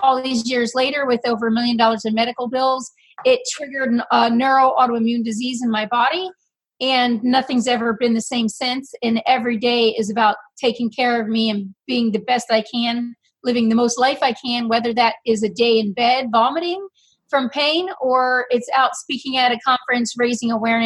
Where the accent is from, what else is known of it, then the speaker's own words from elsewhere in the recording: Phoenix, Arizona, United States; I am from Phoenix, Arizona.